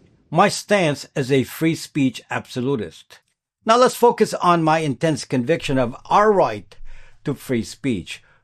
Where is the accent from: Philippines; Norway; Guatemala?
Philippines; now in United States; I was born in the Philippines, and during my youth, the country was turned into a dictatorship by Marcos.